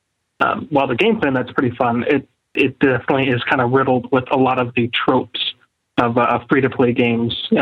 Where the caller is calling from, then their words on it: Rochester, New York, United States; from Rochester, New York.